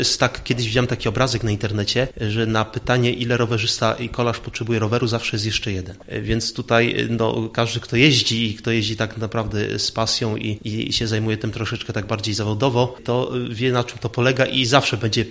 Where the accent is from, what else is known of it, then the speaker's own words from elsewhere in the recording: Nysa, Opole Voivodeship, Poland; Tak, ja jestem z Nysy